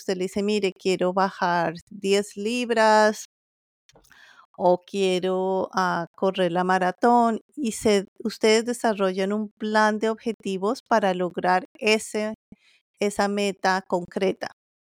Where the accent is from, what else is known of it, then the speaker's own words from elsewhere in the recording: Colombia; En Colombia, de donde yo soy, yo terminé mi carrera universitaria, que son de 5 años, y allí en Colombia yo puedo utilizar el título de psicóloga.